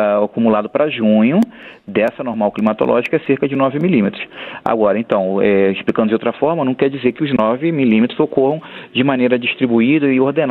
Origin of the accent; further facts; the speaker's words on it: Angra dos Reis, Rio de Janeiro, Brazil; now in Brasília, Brazil; eu vim para Brasília exatamente nesse período, ano passado, e era assim mesmo. Eu vim do Sudeste, Angra dos Reis, né, litoral sul do Rio de Janeiro